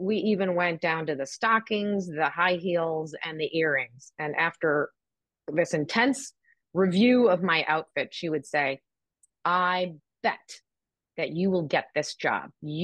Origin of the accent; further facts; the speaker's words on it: Chicago, Illinois, United States; born there; I was born in Chicago. So my father moved here, married my mom in 66, had me in 67.